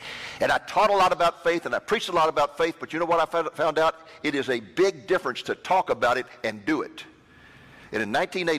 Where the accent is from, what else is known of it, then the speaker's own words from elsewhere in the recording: Waco, Texas, United States; I grew up in Waco, Texas.